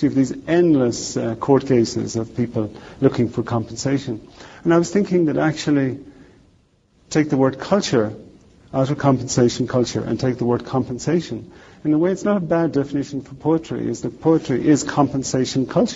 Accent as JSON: {"language": "English", "region": "Munster", "country": "Ireland", "tie": "born or raised there", "said": "our neighbours, when I grew up in Tipperary, all went to the well for water."}